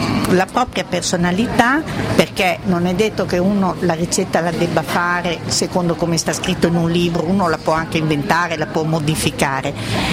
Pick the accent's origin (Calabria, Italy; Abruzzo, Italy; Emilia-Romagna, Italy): Abruzzo, Italy; Io vengo dall'Abruzzo e quindi la mia ricetta è una ricetta abruzzese.